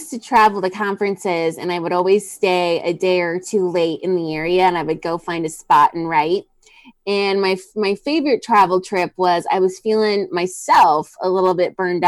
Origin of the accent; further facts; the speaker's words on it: Chicago, Illinois, United States; So I went, now I'm from Chicago, so food is, drinks are very expensive